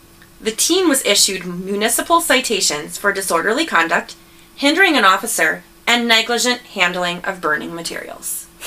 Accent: Dallas, Texas, United States; doing shit like this in West Dallas. Like, growing up in Dallas and, like, hiding.

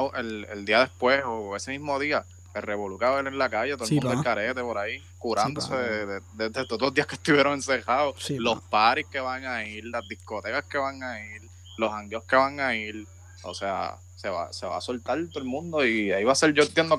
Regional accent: Yauco, Puerto Rico; Yo conozco gente de aquí, de donde yo soy, de Yauco

